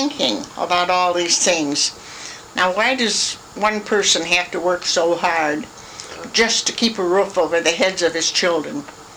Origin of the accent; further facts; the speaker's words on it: Minneapolis, Minnesota, United States; born there; Well, I was born here in Minneapolis